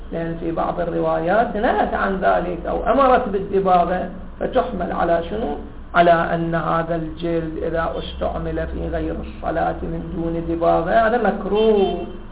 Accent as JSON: {"language": "Arabic", "country": "Iraq"}